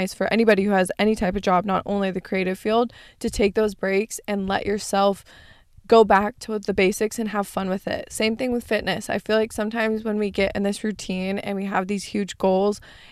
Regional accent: Arizona, United States; I feel like it grows more and more every single week that I'm away from my hometown, especially because I fall more in love with California every single week and this starts to feel like home. So it almost makes me feel like Arizona is not going to be home

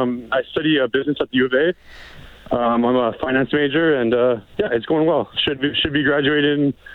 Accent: Sherwood Park, Alberta, Canada; I grew up in Sherwood Park.

